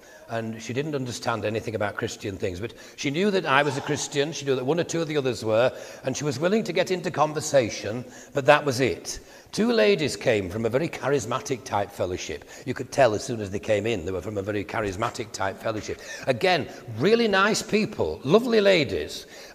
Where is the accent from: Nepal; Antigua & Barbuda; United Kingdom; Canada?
United Kingdom; Yorkshire and the Humber; And so I'm glad I was born in Yorkshire. And I think people can tell that I come from Yorkshire.